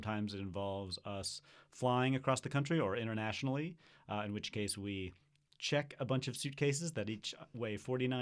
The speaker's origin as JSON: {"language": "English", "town": "West Bloomfield", "region": "Michigan", "country": "United States", "tie": "born or raised there", "said": "I grew up in the Metro Detroit area in West Bloomfield and played the Metropolitan Youth Symphony."}